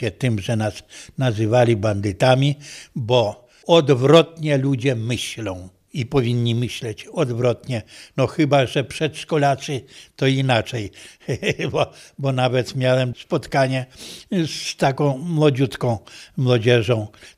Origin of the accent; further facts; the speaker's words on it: Urzędów, Lublin Voivodeship, Poland; Ja pochodzę z Urzędowa. Urzędów kiedyś był nazwany Londynem.